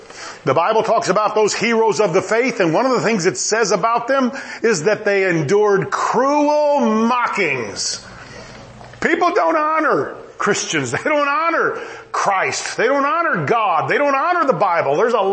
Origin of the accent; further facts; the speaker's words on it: United States; I do not feel guilty because I'm an American.